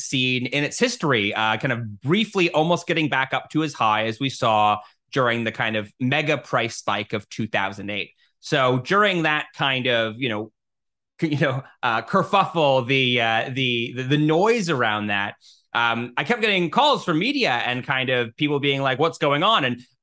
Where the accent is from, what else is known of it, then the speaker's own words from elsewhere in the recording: Canada; here in Toronto, where I'm based. So I'm Canadian.